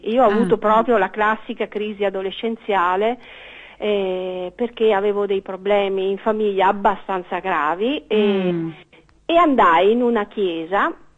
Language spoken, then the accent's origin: Italian; Veneto, Italy; forse si sente che io sono veneta e invece Sandro è romano.